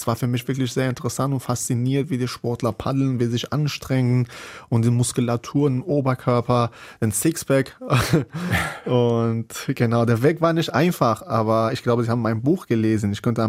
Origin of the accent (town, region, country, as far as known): Bandar Anzali, Gilan, Iran